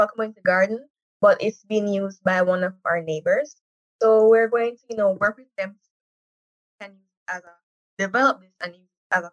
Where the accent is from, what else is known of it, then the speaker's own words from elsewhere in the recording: Montego Bay, Saint James, Jamaica; I am from Montego Bay, St. James.